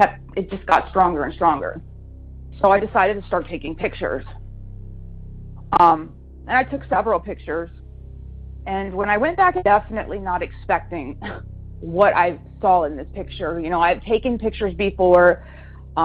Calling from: North Carolina, United States; I'm calling from North Carolina.

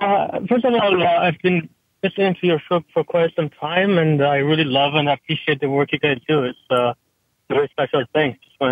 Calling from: Toronto, Ontario, Canada; So I'm calling from Toronto, Canada.

